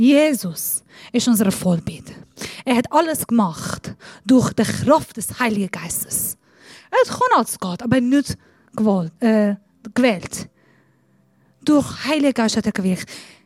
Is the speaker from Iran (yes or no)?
yes; Iran; German is a second language; now in Germany; Ich bin Iranerin. Ich komme nicht von dieser Kultur. Ich rede crappy Deutsch.